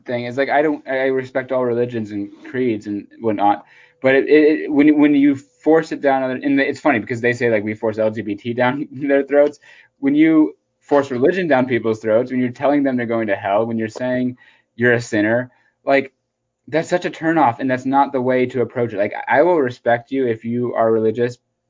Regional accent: California, United States; I mean, you go, like, it's different because I grew up in California

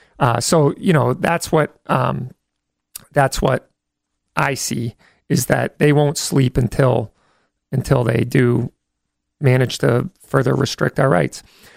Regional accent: Barnstable, Massachusetts, United States; And but my hometown, actually, Barnstable police arrested a man in Hyannis the other day

